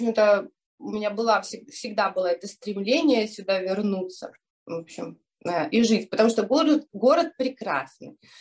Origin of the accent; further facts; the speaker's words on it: Lviv, Lviv Oblast, Ukraine; у которого папа львовянин, прадед львовянин, прабабка львовянка. В общем, я такая, наверное, коренная львовянка